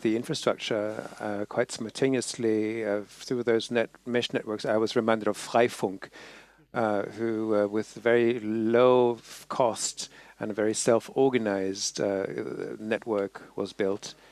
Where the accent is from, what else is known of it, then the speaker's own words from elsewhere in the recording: Netherlands; from the Netherlands